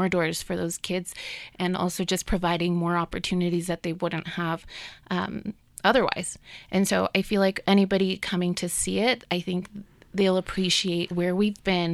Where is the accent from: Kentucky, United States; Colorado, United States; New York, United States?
Colorado, United States; Boulder; My parents are both Mexican. I'm Mexican American. I grew up in Boulder. I'm from Boulder. My whole family's here.